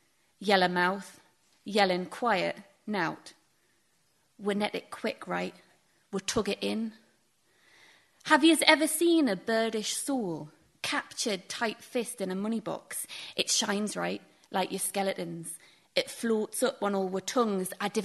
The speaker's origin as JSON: {"language": "English", "region": "North East England", "country": "United Kingdom", "accent": "Geordie", "said": "As Neil said, I'm originally from the Northeast, so sometimes I like to write poetry in a Geordie dialect"}